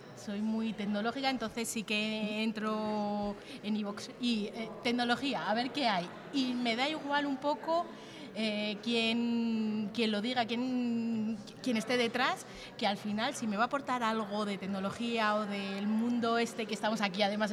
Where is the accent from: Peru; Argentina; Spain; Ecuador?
Spain; Salamanca, Castile and León; nos hemos ido dando cuenta de la cantidad de cosas que no conocíamos siendo salmantina, Charra.